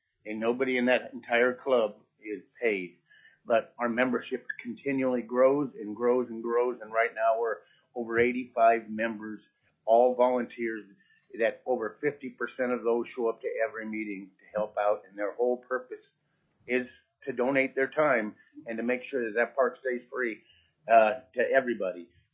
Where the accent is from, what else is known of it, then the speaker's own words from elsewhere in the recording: Eagle River, United States; I grew up in Eagle River, over a 50-year resident of Eagle River.